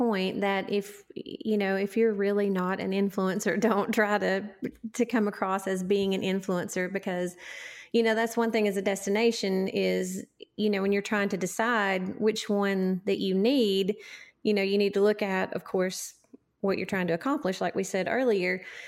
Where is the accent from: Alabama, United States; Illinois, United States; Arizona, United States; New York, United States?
Alabama, United States; because I grew up in North Alabama and of course I've moved away and for a little while and came back